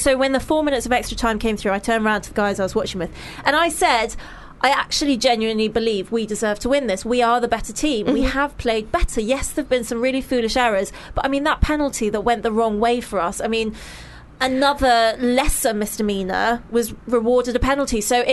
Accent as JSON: {"language": "English", "region": "England", "country": "United Kingdom", "said": "Despite being English and biased, obviously, I completely agree."}